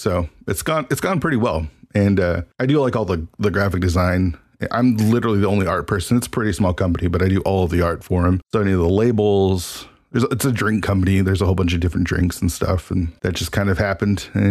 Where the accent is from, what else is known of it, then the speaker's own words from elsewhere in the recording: Washington, United States; So I only went 1 year there. And so then I came back home. That was in New Jersey, and I'm from Washington.